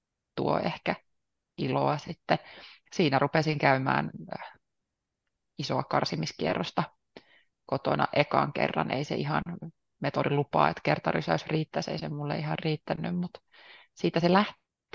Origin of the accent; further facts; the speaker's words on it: Helsinki, Uusimaa, Finland; Mä oon helsinkiläinen, pikkusen vajaa 30-vuotias vastuullisuusvaikuttaja.